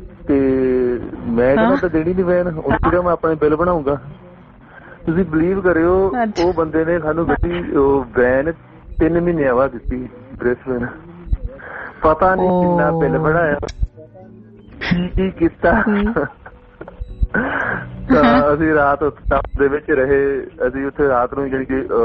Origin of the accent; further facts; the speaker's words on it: Hoshiarpur, Punjab, India; ਜਿੱਦਾਂ ਹੁਣ ਕੋਈ ਸਾਨੂੰ ਕਹੇ ਕਿ ਤੁਸੀਂ ਕਿੱਥੋਂ ਆ ਮੈਂ ਕਹਿੰਦਾ ਮੈਂ ਹੁਸ਼ਿਆਰਪੁਰ ਤੋਂ ਤੁਸੀਂ ਰਿਸ਼ਤੇਦਾਰੀਆਂ ਕੱਢਣ ਲੱਗ ਪਓ